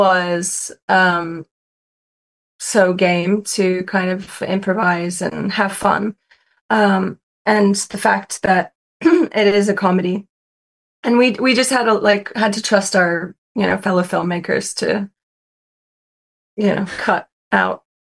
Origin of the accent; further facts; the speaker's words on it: United States; accent: American; And they're like, can you use your American accent? And I'm like, I am using my American accent.